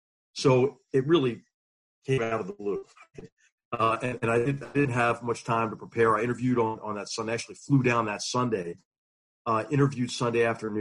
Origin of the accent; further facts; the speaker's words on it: Philadelphia, Pennsylvania, United States; And so in February of 2017, I'm walking down Walnut Street in Philadelphia, my hometown.